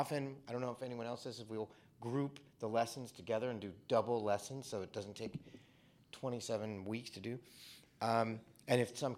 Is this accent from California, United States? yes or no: yes; California, United States; from South Orange County in California